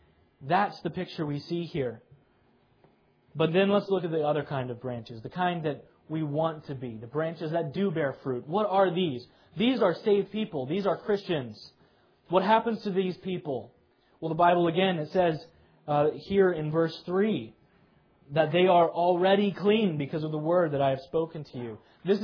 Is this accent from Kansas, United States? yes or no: yes; Kansas, United States; Again, I'm from Kansas, so I'm not somebody who has ever owned a vineyard.